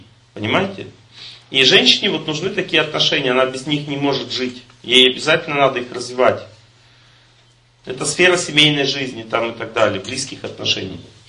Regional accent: Ural, Russia; Я с Урала, мне все равно.

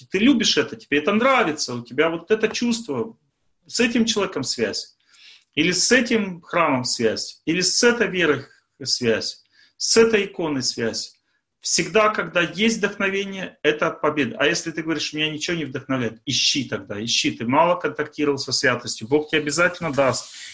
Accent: Tolyatti, Samara Oblast, Russia; То есть я же из Тольятти, поэтому им тяжело со мной связаться, а мне с ними.

